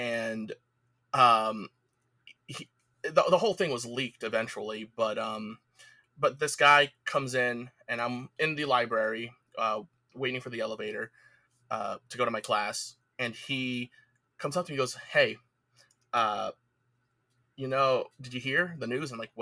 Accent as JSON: {"language": "English", "town": "Central Islip", "region": "New York", "country": "United States", "said": "Yes, I'm from Central Islip, actually."}